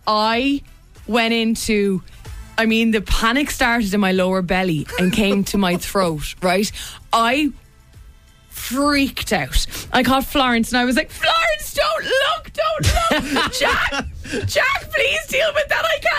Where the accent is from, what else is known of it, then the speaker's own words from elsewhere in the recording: Dublin, Leinster, Ireland; I'm from Dublin